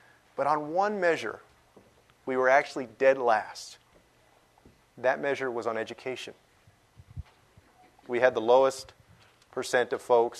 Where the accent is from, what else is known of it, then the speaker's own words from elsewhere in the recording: San Antonio, Texas, United States; It was the first time that I really had the opportunity to compare my hometown to my new hometown. And in a lot of ways, what I saw there made me happy for San Antonio.